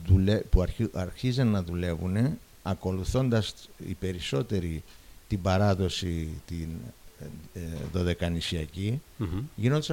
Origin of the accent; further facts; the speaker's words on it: Egypt; δεν μεγάλωσα στη Χάλκη, μεγάλωσα στην Αίγυπτο σε μια παροικία Χαλκιτών.